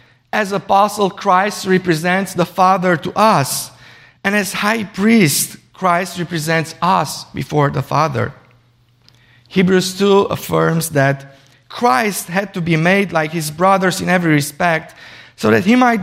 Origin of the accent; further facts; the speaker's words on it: Romania; my home country, Romania, had a new king ascend to the throne.